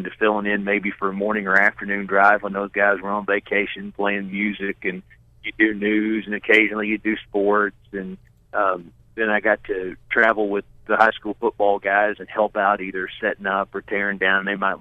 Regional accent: Tennessee, United States; I grew up in East Tennessee, and my dad and I were on a trip between Morristown and Newport, two little small towns in that third of the state

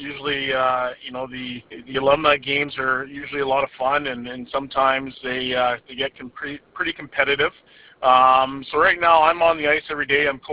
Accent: Edmonton, Alberta, Canada; because I am from Edmonton.

